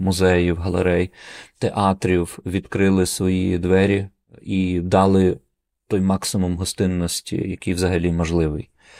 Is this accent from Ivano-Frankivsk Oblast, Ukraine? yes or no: no; Lviv, Lviv Oblast, Ukraine; Це те, чого ми, львів'яни, собі якраз дуже часто не могли дозволити.